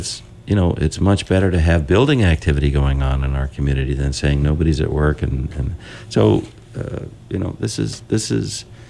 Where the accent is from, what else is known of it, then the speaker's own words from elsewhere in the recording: Connecticut, United States; also born or lived in Massachusetts; I grew up in Connecticut and Massachusetts, and the agricultural fairs were fun.